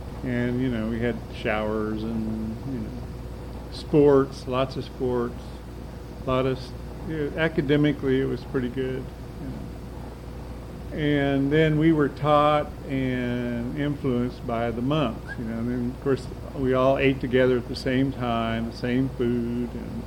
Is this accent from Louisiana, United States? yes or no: no; Joplin, Missouri, United States; I was raised in Joplin, Missouri, a Catholic background, and went to parochial schools. And Catholics in Joplin are a minority